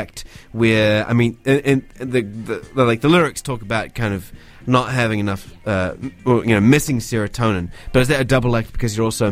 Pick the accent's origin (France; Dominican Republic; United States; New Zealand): New Zealand; Invercargill, Southland; I'm originally from Invercargill.